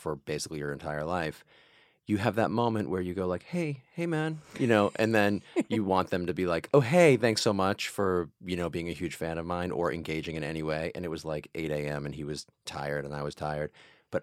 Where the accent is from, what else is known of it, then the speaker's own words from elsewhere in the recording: Mansfield, Massachusetts, United States; I grew up in a town called Mansfield, Massachusetts.